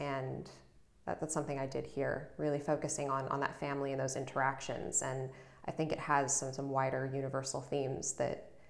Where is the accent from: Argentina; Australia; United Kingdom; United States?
United States; And speaking as an American, sometimes I think I understand the United States